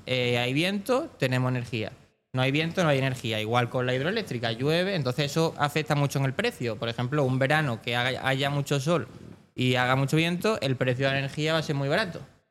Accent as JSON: {"language": "Spanish", "town": "Málaga", "region": "Andalusia", "country": "Spain", "said": "yo soy malagueño y yo estudié Administración de Empresas."}